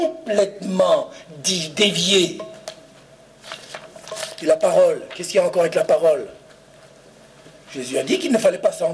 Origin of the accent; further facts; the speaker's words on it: Chambéry, Auvergne-Rhône-Alpes, France; Nous étions sur le parking d'un grand supermarché en France, chez nous, à Chambéry.